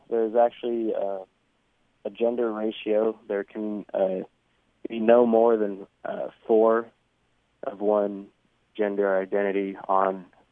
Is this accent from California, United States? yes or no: yes; San Diego, California, United States; I'm from San Diego, so I had actually none.